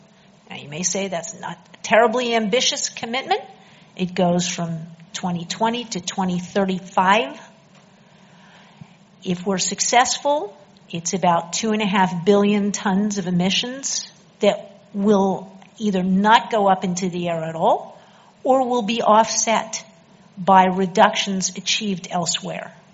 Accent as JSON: {"language": "English", "region": "Pennsylvania", "country": "United States", "said": "I'm from Pennsylvania. I'm from a small town. It's got a lot of farms around it."}